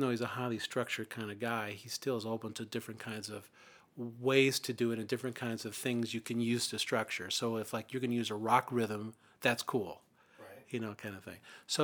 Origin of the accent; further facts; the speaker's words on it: Iowa, United States; I think I'm a very practical person because I grew up in Iowa